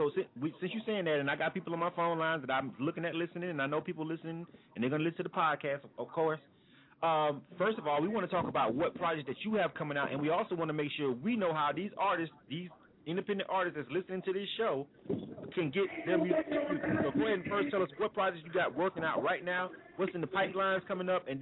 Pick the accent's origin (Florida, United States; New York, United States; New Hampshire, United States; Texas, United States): Florida, United States; I'm a Florida boy, man. I'm born and raised in Florida